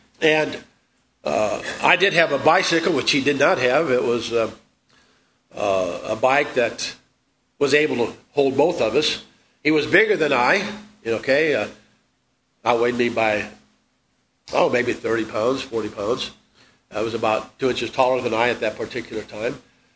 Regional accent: St. Louis, Missouri, United States; Now, growing up in St. Louis, before I moved with my father, about halfway through my freshman year of high school, I lived with my mother, and we moved all the time.

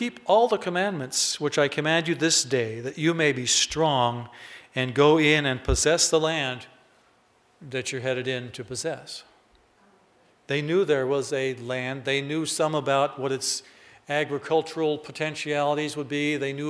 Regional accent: Phoenix, Arizona, United States; I grew up here in Phoenix, not too far away

